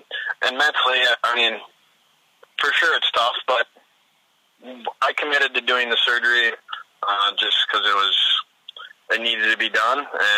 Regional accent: Minnesota, United States; but growing up in Minnesota, it's a hockey community. It's the state of hockey.

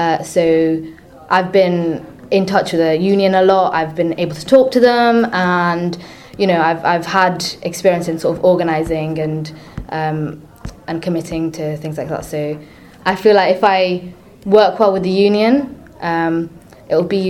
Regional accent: Wales, United Kingdom; I'm from North Wales, and it's a place that isn't very culturally diverse.

